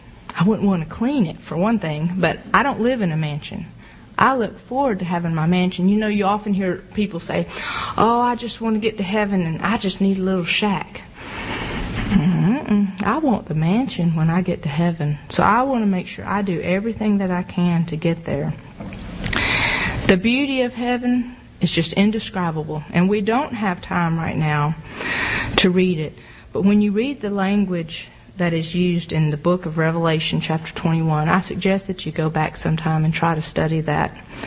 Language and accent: English; Collierville, Tennessee, United States; we just usually say we're from Memphis because nobody knows where Collierville is.